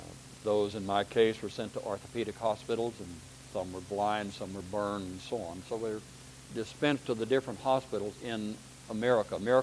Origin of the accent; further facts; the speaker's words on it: Oklahoma, United States; Told him I was from Oklahoma and so on